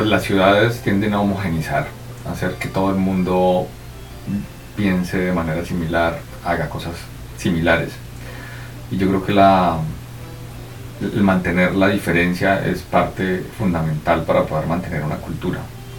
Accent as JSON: {"language": "Spanish", "town": "San Luis de Palenque", "region": "Casanare", "country": "Colombia", "tie": "born there", "said": "Pues se llama San Luis de Palenque, está en Casanare"}